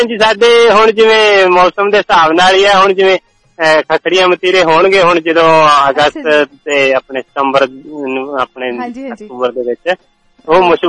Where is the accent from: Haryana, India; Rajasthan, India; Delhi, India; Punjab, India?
Rajasthan, India; Churu; ਰਾਜਸਥਾਨ ਦੇ ਅਸੀਂ ਚੂਰੂ ਡਿਸਟ੍ਰਿਕਟ ਤੋਂ ਬਿਲੋਂਗ ਕਰਦੇ ਹਾਂ